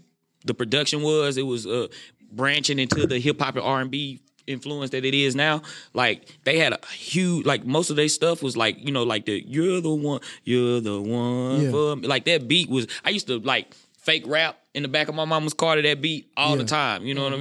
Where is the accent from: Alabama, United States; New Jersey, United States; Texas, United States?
Texas, United States; Atlanta; originally from Atlanta, Texas.